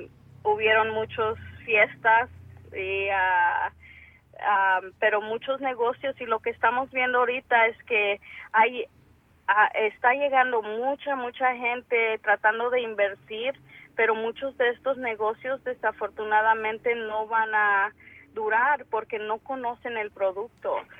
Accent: Mexico; Yo también. ¿Sí o no? Porque soy mexicana.

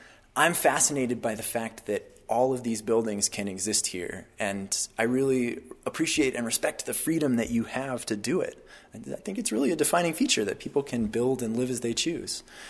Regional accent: Lafayette, Colorado, United States; I see echoes of the place I grew up, which is the Front Range. I grew up in Lafayette, Colorado.

